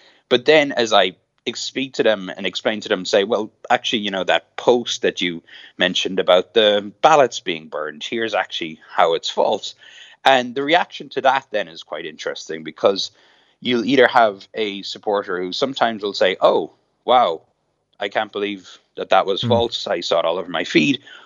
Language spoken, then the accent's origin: English; Munster, Ireland; accent: Kerry; I come out with a Kerry accent.